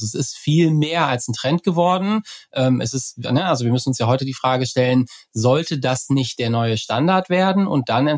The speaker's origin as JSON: {"language": "German", "region": "Bremen", "country": "Germany", "said": "jetzt denke ich, ich bin Bremer"}